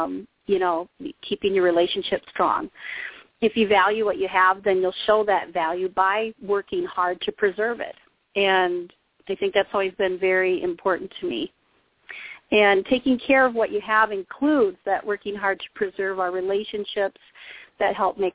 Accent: Lime Springs, Iowa, United States; Well, I'm native to the Midwest, lived all my life in the Midwest, in Iowa, actually, little towns. I grew up mostly around the Lime Springs, Cresco area

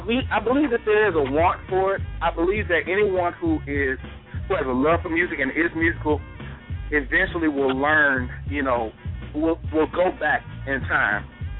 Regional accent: Gulfport, Mississippi, United States; in Gulfport, Mississippi, my hometown, WJZD 94.5, it's a black-owned station owned by Rick Daniels, and they still keep that format.

